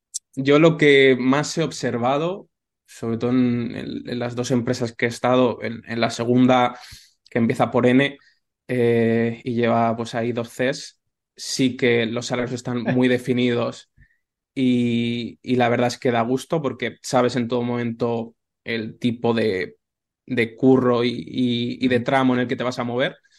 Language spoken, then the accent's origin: Spanish; Albacete, Castilla-La Mancha, Spain; yo también porque soy procedente de Albacete y en Albacete somos los que somos